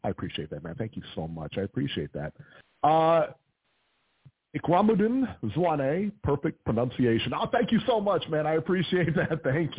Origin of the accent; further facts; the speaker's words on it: Ohio, United States; I told you, we're from Ohio. I told you the best callers are from Ohio all the time.